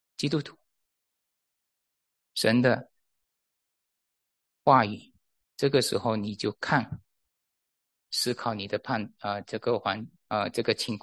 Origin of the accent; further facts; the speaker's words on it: China; 我们中国人讲话都比较委婉一点，帮助不大，不敢说神恨我们。